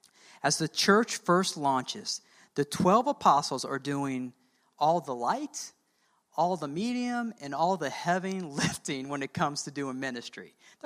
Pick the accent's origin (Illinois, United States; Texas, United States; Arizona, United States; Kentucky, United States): Illinois, United States; Rantoul; moved away; When I go back to my hometown, we were just back there a couple weeks ago, I feel like a part of me is still a part of that community. However, I'm not a part of that community of Rantoul, Illinois anymore. We've been gone for 12 years.